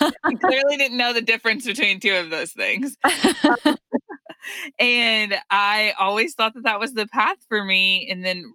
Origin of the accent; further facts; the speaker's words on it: Hot Springs, Arkansas, United States; I'm originally from Hot Springs, a town here in Arkansas, for those of you that are not from the state.